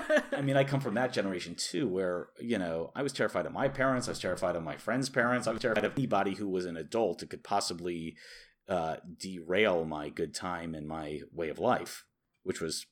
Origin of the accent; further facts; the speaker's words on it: Connecticut, United States; But I was raised in Connecticut primarily.